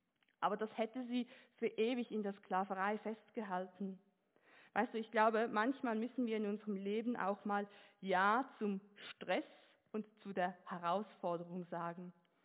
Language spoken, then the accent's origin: German; Switzerland; moved away as an adult; now in Germany; ich bin Schweizerin, ich komme nach Deutschland